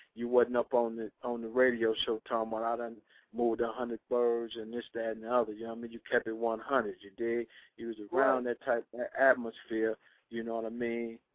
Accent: Detroit, Michigan, United States; You know, I grew up in Detroit, on the east side of Detroit, Brewster Projects, you know what I mean?

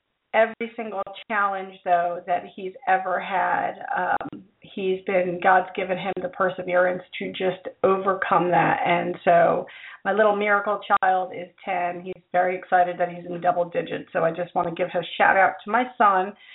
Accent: East Coast, United States; now in Louisville, United States; 3 years ago, we moved to Louisville, Kentucky from New Jersey. Everybody kind of knows I'm from the East Coast.

